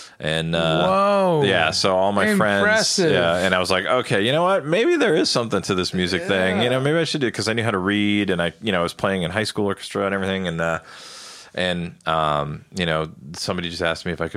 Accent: Ireland; Even though I'm Irish and I'll probably catch hell for this, I actually liked the English stout better than the Irish stout.

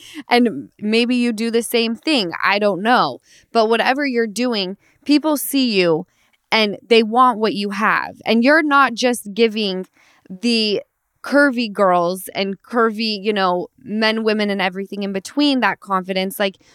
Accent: Utah, United States; now in Los Angeles, United States; I'm originally from Utah, but I live in LA, and it's just kind of a different vibe out here.

